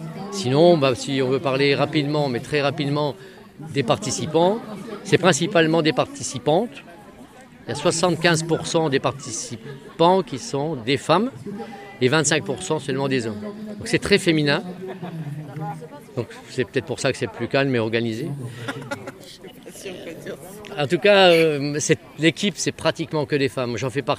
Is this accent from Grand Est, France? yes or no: yes; Grand Est, France; je viens de la Meuse.